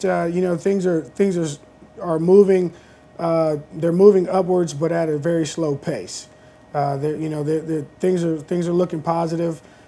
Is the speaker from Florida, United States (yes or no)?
no; Fort Campbell, Kentucky, United States; I'm originally from Fort Campbell, Kentucky. Pretty much grew up most of my life in a military brat